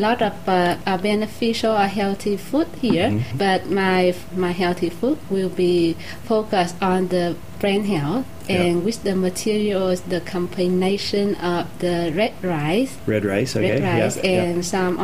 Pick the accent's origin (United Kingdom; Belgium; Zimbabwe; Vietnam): Vietnam; now in Corner Brook, California, United States; I'm from Vietnam, and now I'm living in Cornerbrook.